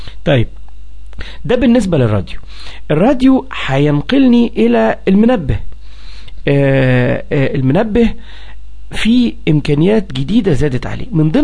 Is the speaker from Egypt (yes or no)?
yes; Egypt; يعني مثلا إحنا عندنا في مصر الأرقام من 87.5 ل108